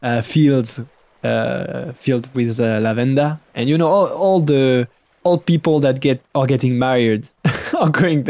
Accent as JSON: {"language": "English", "town": "Aubignosc", "region": "Provence-Alpes-Côte d'Azur", "country": "France", "tie": "born or raised there", "said": "I grew up in the south of France, in a small town called Aubignosc."}